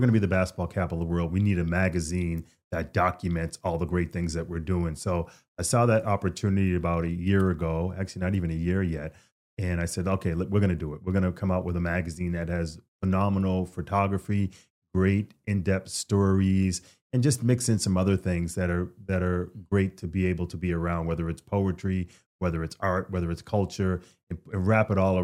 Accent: Worcester, Massachusetts, United States; also born or lived in Washington, D.C.; now in Hartford, United States; I was born in Washington, D.C. I grew up in Worcester, Massachusetts, 45 minutes west of Boston, and now in the greater Hartford area.

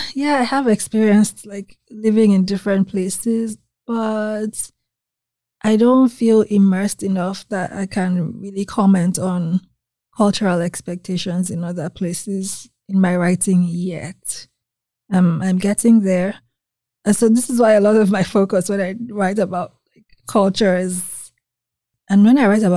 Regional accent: Nigeria; now in United States; Like growing up in Nigeria, we had this impression of the U.S.

